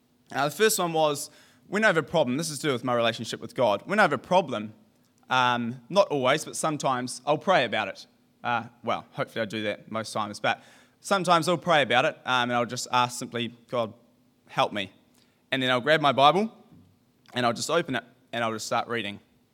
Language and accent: English; Auckland, New Zealand; I am from overseas. I'm from Auckland in New Zealand.